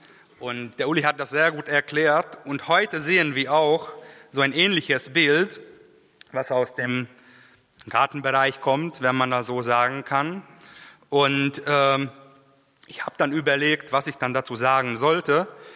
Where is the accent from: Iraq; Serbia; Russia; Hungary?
Hungary; Bei uns in Ungarn sind sehr viele davon.